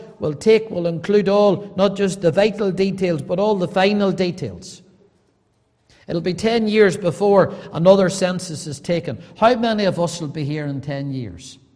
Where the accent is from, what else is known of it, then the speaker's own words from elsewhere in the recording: Banbridge, Northern Ireland, United Kingdom; born there; I was born in Northern Ireland. I was born, brought into this world in the old hospital in Banbridge.